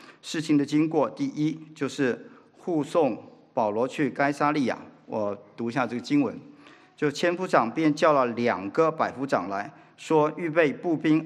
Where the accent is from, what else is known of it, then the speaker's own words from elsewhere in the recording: Taiwan; 那么在台湾，我从台湾来